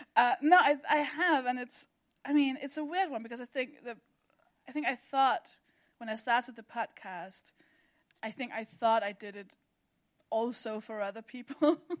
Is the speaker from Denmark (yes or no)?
yes; Denmark; accent: Danish; I'm from Denmark, by the way. That's the accent.